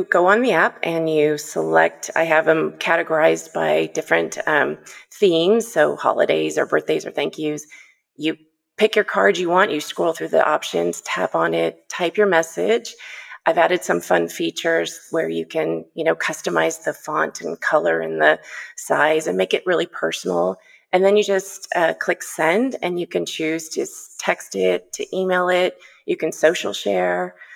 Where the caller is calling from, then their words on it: Los Angeles, California, United States; I'm calling from Los Angeles.